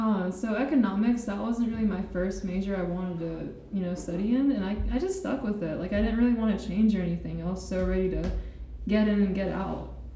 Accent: United States; accent: American; my accent I have a very heavy American accent when I speak it.

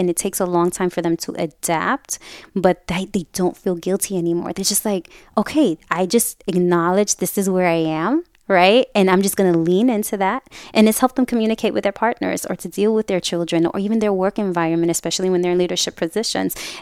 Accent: New York City, New York, United States; I was raised in New York City, and you know, I hated living in my body.

